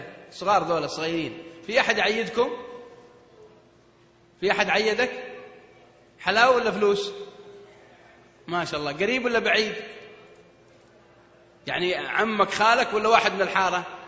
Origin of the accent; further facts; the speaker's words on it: Hejaz, Saudi Arabia; فطبيعة أني تربيت في الحجاز وولدت في الحجاز ونشأت في الحجاز ودرست في الحجاز وعاشرت أهل الحجاز، فطبيعي أن أحن إليهم.